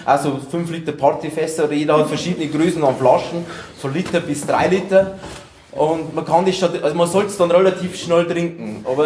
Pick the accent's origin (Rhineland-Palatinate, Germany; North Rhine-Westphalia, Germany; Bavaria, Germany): Bavaria, Germany; Also, und es ist halt bei uns in der Oberpfalz